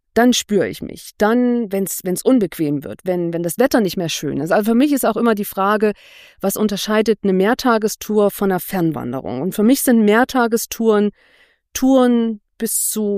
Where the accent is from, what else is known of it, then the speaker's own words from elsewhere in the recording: Thuringia, Germany; Ich bin im Thüringer Wald aufgewachsen, in unmittelbarer Nähe zum Rennsteig.